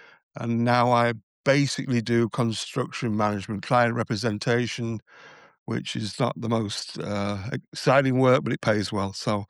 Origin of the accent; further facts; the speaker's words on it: Scunthorpe, Yorkshire and the Humber, United Kingdom; I was born in Scunthorpe in the 60s, lived in Scunthorpe, of course, lived in off Westcombe Lane.